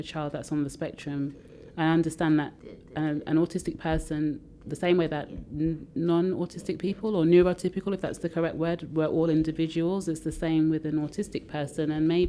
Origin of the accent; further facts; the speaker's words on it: Birmingham, West Midlands, United Kingdom; accent: Brummie; I'm originally a Brummy, but my accent's got a bit lost somewhere, apparently.